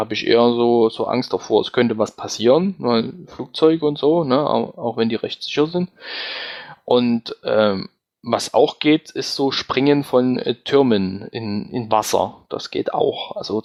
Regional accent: Saxony, Germany; Bei uns im Vogtland sagt man, das ist ein Hitch.

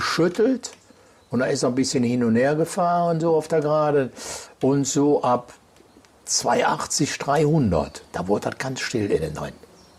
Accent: Aachen, North Rhine-Westphalia, Germany; Ja Mann, sage ich, ein Holländer, ich bin aus Aachen.

